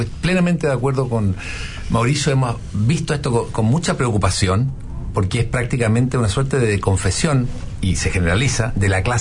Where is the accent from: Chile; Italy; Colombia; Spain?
Chile; como chilenos